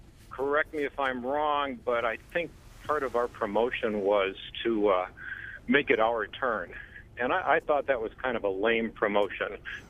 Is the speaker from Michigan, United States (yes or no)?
no; Alaska, United States; When I travel and tell people I'm from Alaska, their eyes light up.